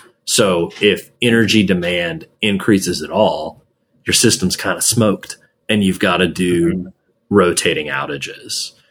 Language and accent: English; Texas, United States; I can say this as a Texan, who frankly, I moved into electricity and energy because I thought it was my path to move back home to Texas.